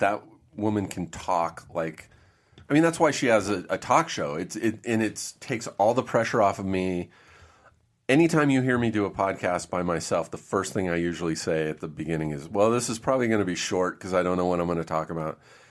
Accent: Riverside, California, United States; Like, I grew up in Riverside, just like an hour away from here.

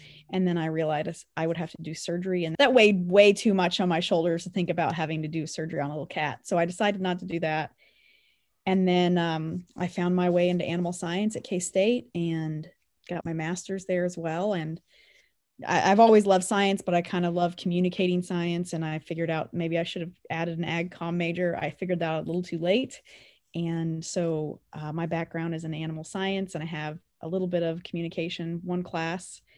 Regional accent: Colony, Kansas, United States; I grew up in Anderson County around Colony, Kansas, and now I live in Greeley. I grew up like most rural Kansas kids.

